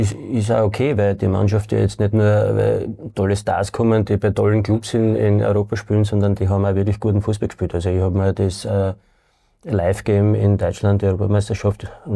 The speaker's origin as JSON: {"language": "German", "region": "Vienna", "country": "Austria", "tie": "born or raised there", "said": "Wir sind eigentlich miteinander aufgewachsen. Wir sind beide aus Floridsdorf."}